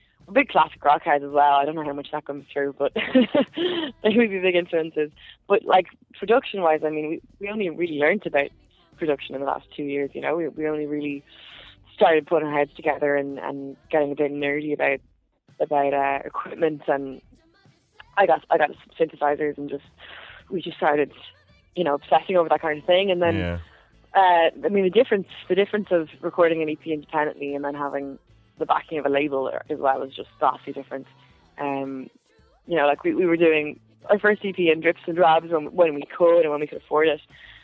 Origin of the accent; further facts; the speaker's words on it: Bray, County Wicklow, Ireland; we're all from Bray, like it's a pretty small town, and we all lived very near each other